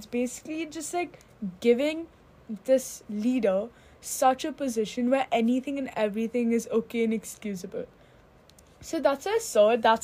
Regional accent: India; Like, obviously, like, the Indian fans, like, we are Indian too, and, like, you'd know, right?

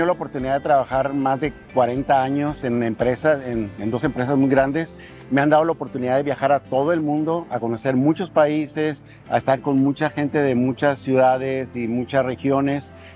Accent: Mexico; now in United States; yo vivo actualmente en Estados Unidos, ¿verdad? Pero soy más mexicano que el Chile. O sea, soy mexicano

